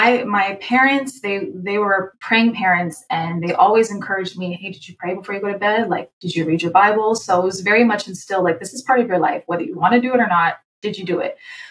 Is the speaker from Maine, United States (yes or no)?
no; Yonkers, New York, United States; up in a Christian household. I'm from Yonkers, New York, and we went to church every Sunday and did the midweek services.